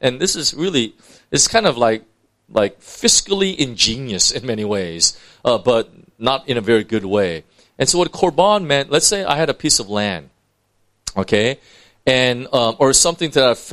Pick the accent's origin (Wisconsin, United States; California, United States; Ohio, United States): California, United States; now in Hong Kong; I'm from California. I used to be really chill and relaxed. Now that I'm in Hong Kong, I walk so fast